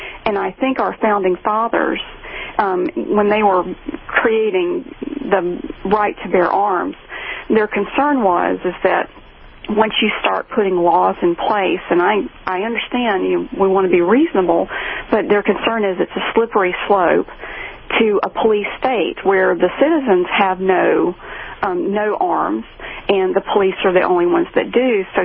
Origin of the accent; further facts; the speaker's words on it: South Carolina, United States; And I am from the South. I spent my entire life in the South and in South Carolina, where gun ownership is a fairly high percentage.